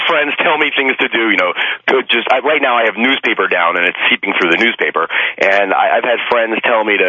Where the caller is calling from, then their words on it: Brooklyn, New York, United States; I am calling from Brooklyn.